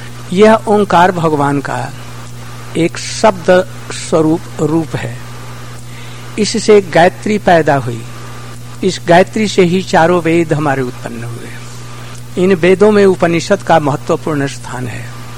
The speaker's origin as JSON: {"language": "Hindi", "town": "Vrindavan", "region": "Uttar Pradesh", "country": "India", "said": "मैं भारतवर्ष में वृंदावन और मथुरा का रहने वाला हूँ। मैं सन्यासी हूँ।"}